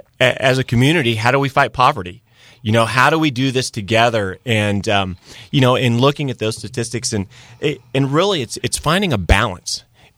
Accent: Mayetta, Kansas, United States; Well, I grew up in a small town north of Topeka called Mayetta, Kansas. I haven't traveled far from home.

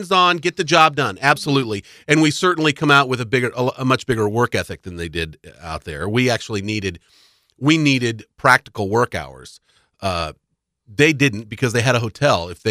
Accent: Lawrence, Kansas, United States; I did. I grew up in Lawrence, born and raised here, loved it.

